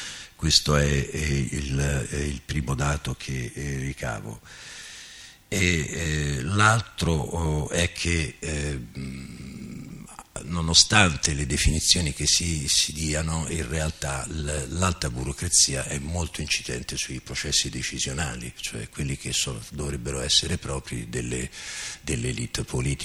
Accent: Ancona, Marche, Italy; io vengo da Ancona, quindi da una scuola accademica molto artigianale, meticolosa ma molto artigianale

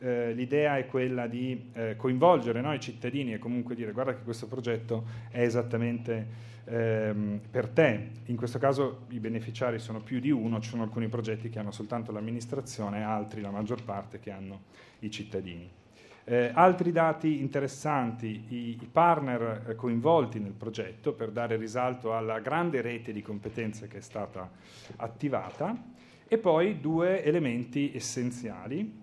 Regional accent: Turin, Piedmont, Italy; io sono torinese come avete capito

